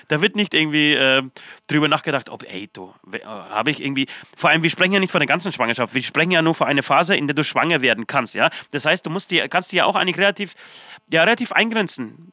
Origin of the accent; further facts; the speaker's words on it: Trockau, Bavaria, Germany; In meiner geheimen Höhle, da wo ich aufgewachsen bin, in meiner Hut praktisch, in Trockau.